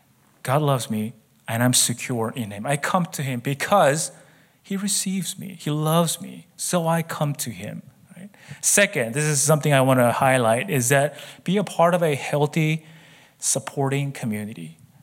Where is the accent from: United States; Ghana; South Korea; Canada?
South Korea; Is like I said, I grew up in Korea, so we didn't have a proper visa we were on student visa for a long time.